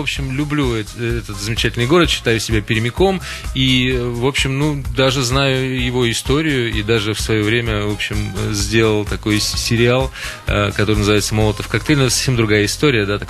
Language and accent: Russian; Udmurtia, Russia; moved away as an adult; now in Perm, Russia; Я из Удмуртии. Родом из Удмуртии. В общем, я не издалека, но тем не менее в Перми я до 89 года вообще ни разу не бывал.